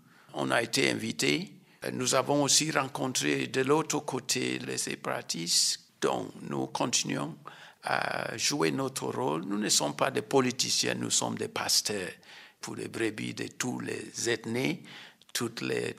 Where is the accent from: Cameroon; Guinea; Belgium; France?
Cameroon; Mamfe, South West Region; je viens du Sud-Ouest, plus précisément à Manfé.